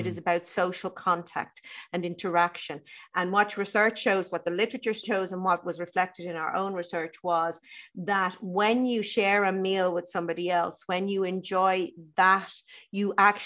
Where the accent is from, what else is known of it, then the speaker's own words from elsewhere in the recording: Ireland; growing up in Ireland when I did